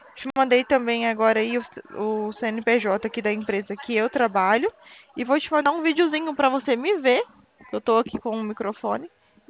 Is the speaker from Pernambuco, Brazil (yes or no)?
no; Presidente Prudente, São Paulo, Brazil; da onde eu falo é DDD 18. Ó, a gente é do estado de São Paulo e eu sou de Presidente Prudente. Aí Presidente Prudente é DDD 18.